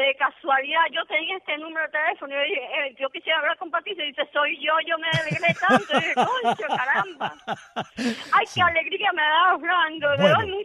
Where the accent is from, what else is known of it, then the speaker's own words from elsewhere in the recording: Camajuaní, Villa Clara, Cuba; now in Santa Clara, Cuba; Sí, pero yo soy natural de Camajuaní.